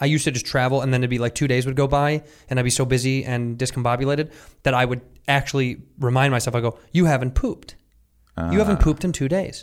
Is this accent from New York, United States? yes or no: no; Chicago, Illinois, United States; When I was a youth, I grew up in Chicago.